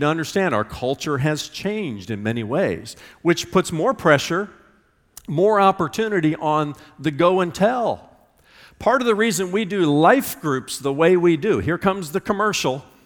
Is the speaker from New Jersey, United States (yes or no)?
no; Indiana, United States; I grew up in the Midwest, in flyover country, you know, Indiana, around those amber waves of grain